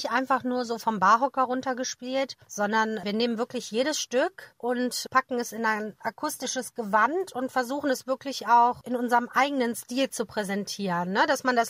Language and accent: German; Solingen, North Rhine-Westphalia, Germany; Ich komme aus Solingen und bin Sängerin bei der Band